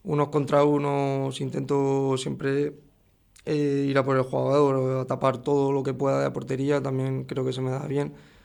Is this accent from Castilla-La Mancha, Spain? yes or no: no; Barcelona, Catalonia, Spain; A pesar de yo, que soy de Barcelona